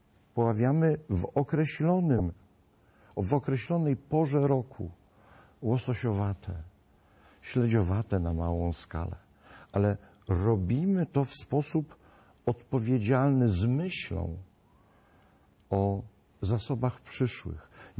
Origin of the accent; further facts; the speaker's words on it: Pomeranian Voivodeship, Poland; czy Adam, czy ja należymy do takiej grupy, którą określamy jako Kaszubi.